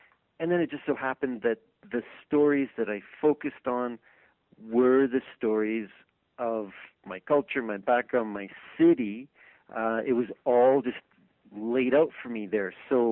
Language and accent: English; Ethelbert, Manitoba, Canada